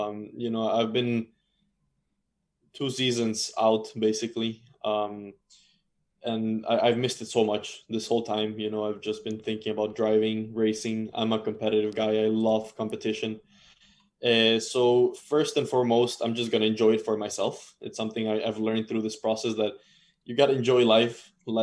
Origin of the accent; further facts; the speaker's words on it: United States; I race under an American license as an American. And that's a home race at the end of the day.